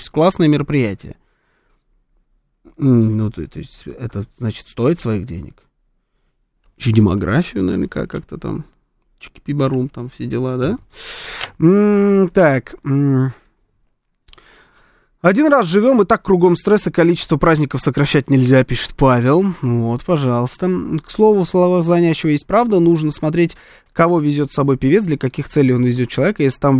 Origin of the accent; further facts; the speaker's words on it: Sochi, Krasnodar Krai, Russia; Я один раз бесплатно выступлю в родном Сочи, например, на Дне города, потому что это мой родной город.